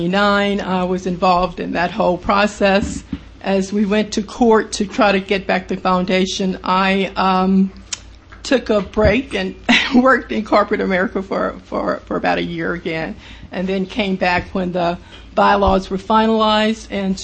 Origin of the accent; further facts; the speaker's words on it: Texas, United States; now in Philadelphia, United States; I'm originally from Texas.